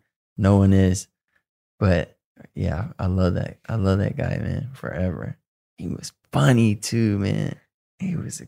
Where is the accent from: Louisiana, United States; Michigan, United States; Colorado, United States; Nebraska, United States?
Michigan, United States; Detroit; also born or lived in Southfield, Michigan; I have a lot of friends I grew up with in Detroit and Southfield